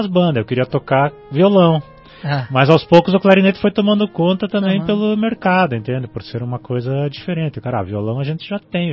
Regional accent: Curitiba, Paraná, Brazil; Eu sou curitibano.

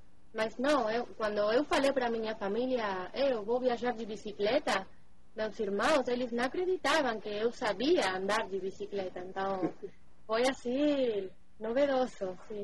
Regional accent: Ushuaia, Tierra del Fuego, Argentina; Portuguese is a second language; moved away as an adult; Fui embora, eu sou de Ushuaia, eu sou nasci lá E trabalhei lá e tudo bem, mas aí ficou pequeno.

